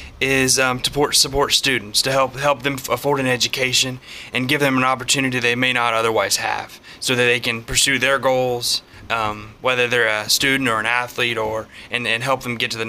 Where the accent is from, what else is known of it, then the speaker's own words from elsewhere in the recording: Caney, Kansas, United States; I'm originally from Caney, Kansas. Came to Coffeeville and went to school at Coffeeville Community College.